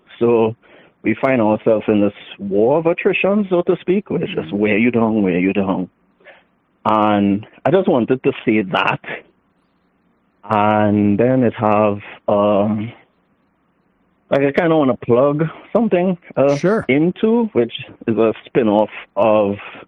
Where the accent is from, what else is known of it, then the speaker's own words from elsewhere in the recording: Trinidad & Tobago; now in California, United States; I live in California, but I am from Trinidad.